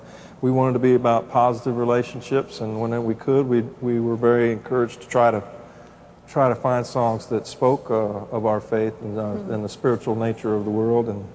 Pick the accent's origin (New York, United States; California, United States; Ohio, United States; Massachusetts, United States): Ohio, United States; I'm from Ohio, by the way.